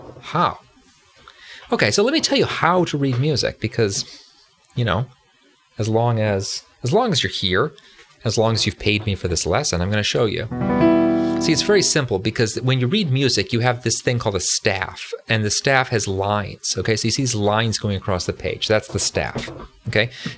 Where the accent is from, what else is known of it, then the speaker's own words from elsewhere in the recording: United States; first language English; so my native language is English. And I'm going to assume that your native language is English too, because I'm from America and America is the best.